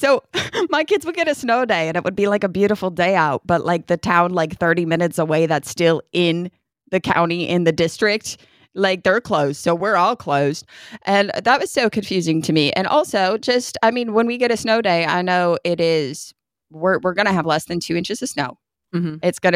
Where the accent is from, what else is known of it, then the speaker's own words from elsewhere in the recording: Northeast, United States; I grew up in the Northeast. Like that was just a part of your winter wear.